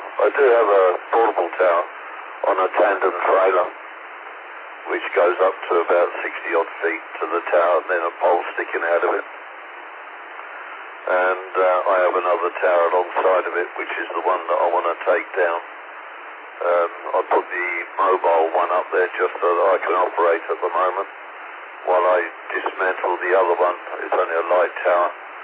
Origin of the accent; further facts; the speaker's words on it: South East England, United Kingdom; moved away as an adult; now in Canada; I am Canadian, but not Canadian, originated out of England, southeast corner, Kent, and emigrated here 15 years ago.